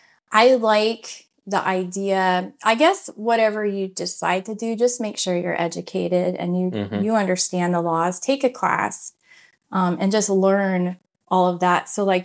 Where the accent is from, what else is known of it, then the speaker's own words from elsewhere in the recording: Texas, United States; We came from Texas. Okay. That was probably our longest spot, but we moved all throughout Texas. We were in North Texas down to, you know, Central Texas and everywhere in between that area.